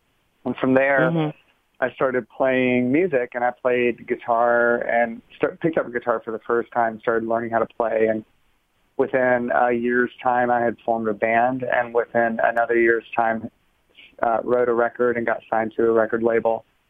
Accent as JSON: {"language": "English", "town": "Savannah", "region": "Georgia", "country": "United States", "tie": "born or raised there", "lives_now": "Atlanta, United States", "said": "I actually studied architecture at Georgia Tech here in Atlanta. I grew up in Savannah, Georgia, and moved here to go to college."}